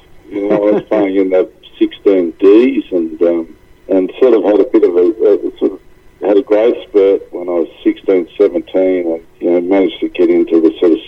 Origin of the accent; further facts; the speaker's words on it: Gilgandra, New South Wales, Australia; born there; Yeah, well, I was actually born, I was born in Gilgandra.